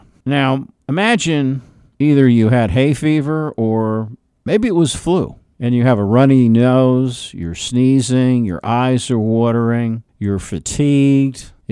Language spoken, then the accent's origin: English; New York, United States; also born or lived in New Jersey; and I'm from New York and New Jersey. Graduated from high school from New Jersey, but grew up and was born in the New York City area, lived on Long Island.